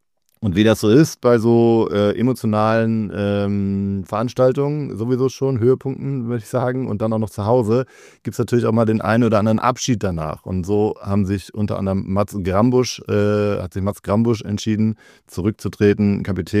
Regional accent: Kiel, Schleswig-Holstein, Germany; ich komme aus Kiel.

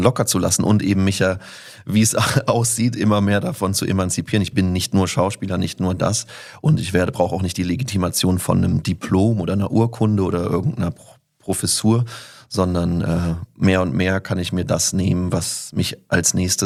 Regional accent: Berlin, Germany; born or raised there

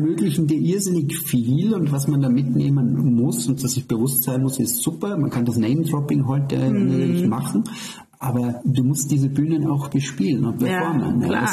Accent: Styria, Austria; ich bin aus der Steiermark, gerade gelernt

